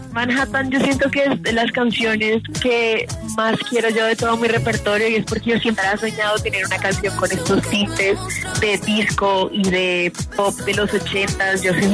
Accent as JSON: {"language": "Spanish", "country": "Colombia", "said": "orgullosamente colombiana"}